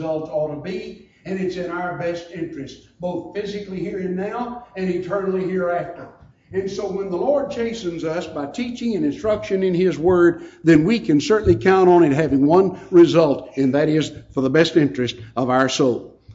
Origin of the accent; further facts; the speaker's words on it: Lufkin, Texas, United States; down in East Texas where I grew up around Lufkin.